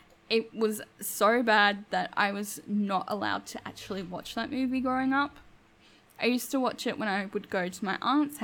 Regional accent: Australia; I'm Australian.

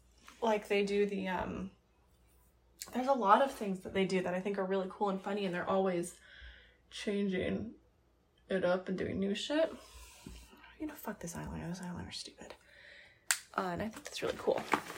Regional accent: California, United States; also born or lived in Iowa; Nope! I'm not from Iowa. I am a California girl, but I did live in Iowa my sophomore year of high school.

